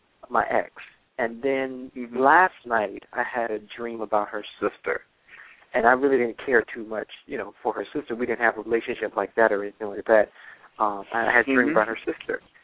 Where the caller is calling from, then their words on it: Florida, United States; I'm from Florida.